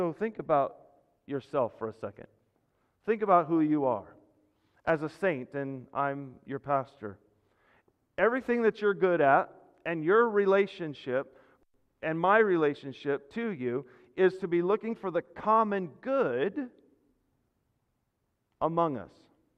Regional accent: El Monte, California, United States; It's always been my life's dream, is when I was growing up in El Monte, about 75 miles that way. And that's where I grew up, sorry, but don't hate me.

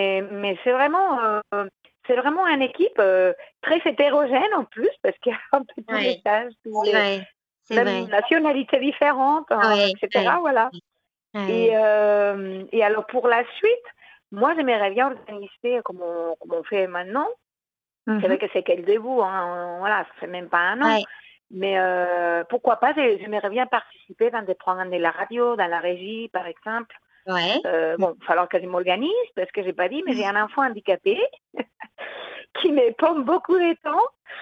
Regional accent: Spain; now in France; voilà, je suis maman de 5 enfants. J'habite en région parisienne et je suis espagnole.

